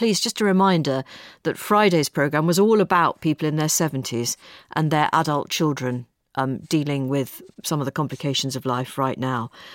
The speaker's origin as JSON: {"language": "English", "town": "Liverpool", "region": "North West England", "country": "United Kingdom", "tie": "born or raised there", "said": "I think the reason I loved it was I grew up in Liverpool, and obviously it's set in Liverpool"}